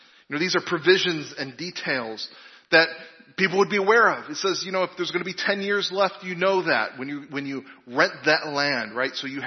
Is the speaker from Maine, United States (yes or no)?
no; Illinois, United States; I grew up in Illinois. We had to study Abraham Lincoln.